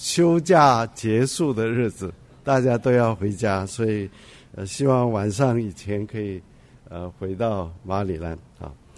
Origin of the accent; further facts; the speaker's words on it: Beijing, China; 我们北京人讲好的意思就是好累，